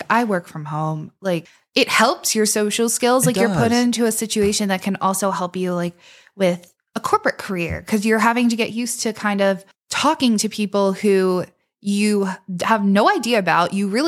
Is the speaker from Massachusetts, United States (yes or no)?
no; Beaver, Pennsylvania, United States; Yeah, I live and I grew up in Beaver, PA.